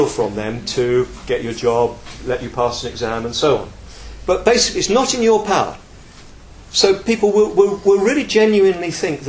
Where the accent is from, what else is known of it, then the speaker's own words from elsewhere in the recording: United Kingdom; well, we Brits, we know something about this. You know, about accent, and you can tell by my accent where I come from